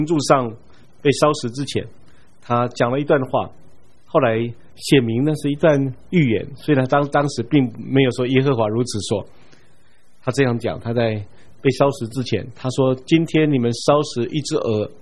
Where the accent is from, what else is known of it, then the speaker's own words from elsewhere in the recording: Taiwan; 我不知道我们台湾人有没有人名字叫做鹅的